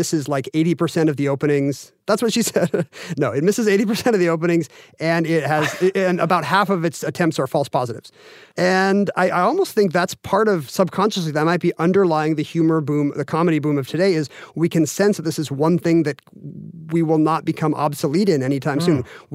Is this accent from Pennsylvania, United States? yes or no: no; Seattle, Washington, United States; someone at the University of Washington in my hometown tries to teach a computer when to say, that's what she said